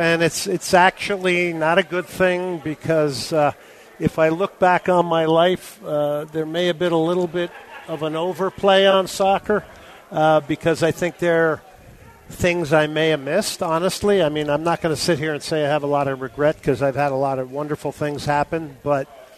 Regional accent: New Jersey, United States; in 1974, as a kid growing up in New Jersey and the game being played in ethnic communities

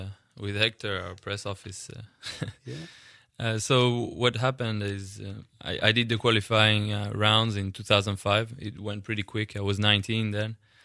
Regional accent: Switzerland; English is a second language; You know, and we don't have a 70,000 seat stadium in my home country. The maximum is 40,000, and that was the record crowd for many years that we had at a Swiss game.

